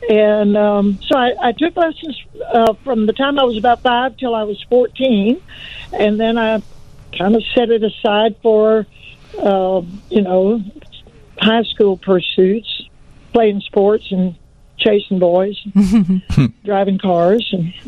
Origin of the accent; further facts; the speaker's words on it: Louisiana, United States; And then, you know, I grew up in Louisiana. My other grandmother lived in New Orleans, so we were always there.